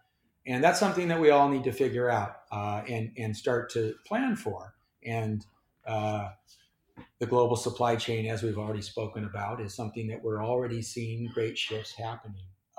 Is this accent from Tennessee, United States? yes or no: no; Montana, United States; My home state of Montana, they announced yesterday or the day before, all universities have been shut.